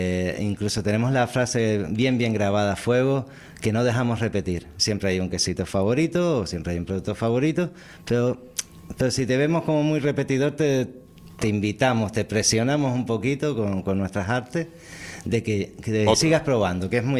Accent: Canary Islands, Spain; Pues somos los canarios los más altos consumidores de Europa.

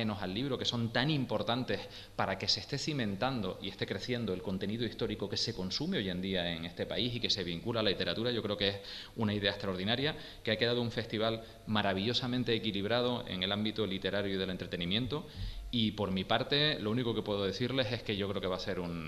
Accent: Canary Islands, Spain; Yo como escritor canario y de nicho también

